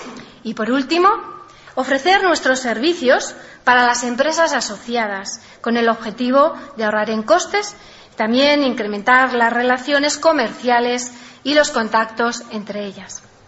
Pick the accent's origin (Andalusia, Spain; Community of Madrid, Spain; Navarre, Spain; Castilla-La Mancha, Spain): Navarre, Spain; Ablitas; Vivimos en una tierra afectada por la sed. Soy de Ablitas, un pueblo donde mis mayores narran historias de dramatismo en torno a la carencia del agua.